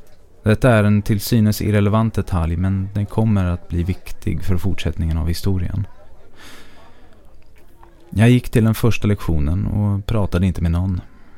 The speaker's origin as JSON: {"language": "Swedish", "country": "France", "tie": "born or raised there", "lives_now": "Sweden", "said": "Detta trots att undervisningen var på engelska och jag är född och uppvuxen i Frankrike."}